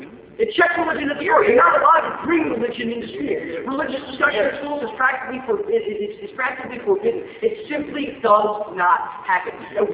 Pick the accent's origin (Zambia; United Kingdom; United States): United Kingdom; England; my Tonsi accent and the fact that I come from England